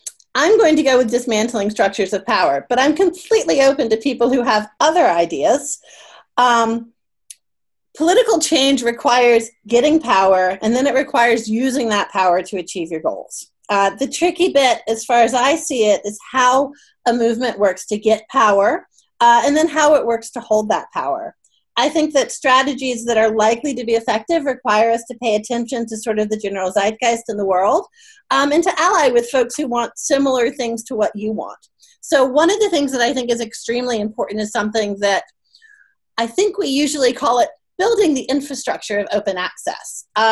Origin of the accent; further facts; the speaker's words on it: United States; now in New Zealand; I'm an American in New Zealand, and there's a reason for